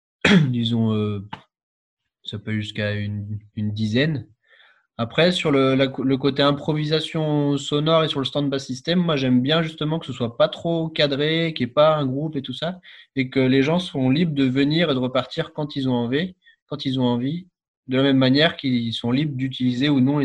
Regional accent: Brest, Brittany, France; Comme je suis de Brest au départ, j'ai fait aussi des événements voilà, en Bretagne

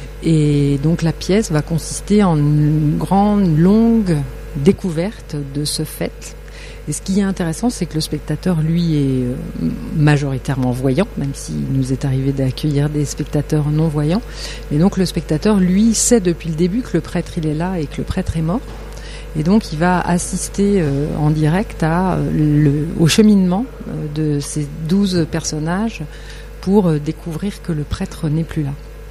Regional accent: Grand Est, France; j'ai démarré le théâtre déjà en tant que comédienne à Nancy, parce que je viens de Lorraine.

